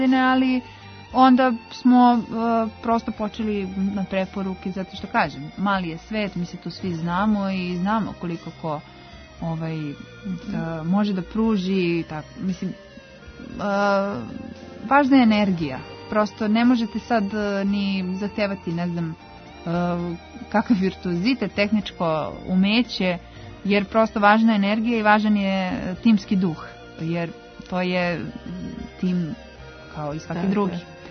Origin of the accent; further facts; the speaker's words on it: Valjevo, Kolubara District, Serbia; imaju čak recimo na violončelu u Valjevu, odakle sam ja, imaju po dve klase pune